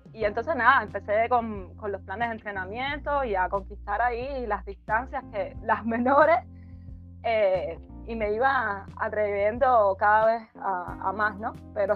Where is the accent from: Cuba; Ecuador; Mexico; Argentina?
Cuba; Havana; yo soy de La Habana, nacida, criada en Marianao específicamente. Ahora vivo en La Habana Vieja, lo más lejos que estoy de mi lugar de nacimiento.